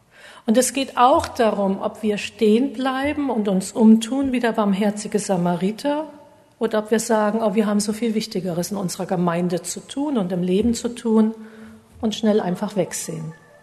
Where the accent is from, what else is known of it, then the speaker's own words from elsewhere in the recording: Rhineland-Palatinate, Germany; Idar-Oberstein ist recht klein, ich komme aus der Gegend, deshalb weiß ich